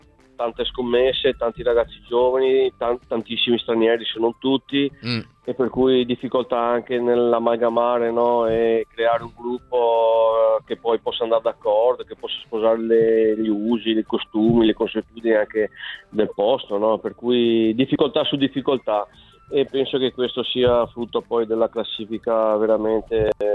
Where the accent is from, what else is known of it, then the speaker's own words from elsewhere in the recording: Mestre, Veneto, Italy; io sono di Mestre, no?